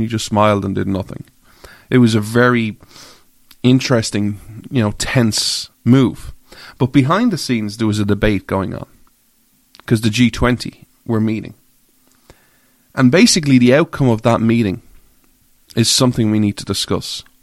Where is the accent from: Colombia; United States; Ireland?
Ireland; So, I'm an Irish guy, right?